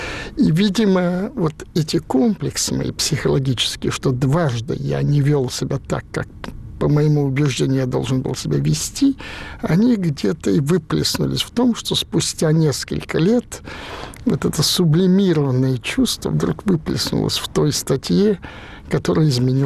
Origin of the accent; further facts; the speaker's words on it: Saint Petersburg, Russia; Я коренной ленинградец, я в этом городе родился и жил всю жизнь практически, кроме 4 лет войны в эвакуации и 2 лет после института, когда я был комсомольцем-целинником